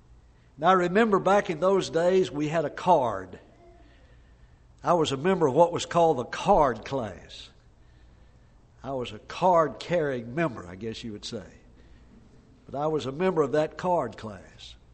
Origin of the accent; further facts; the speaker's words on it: Huntsville, Alabama, United States; I grew up in Huntsville, Alabama.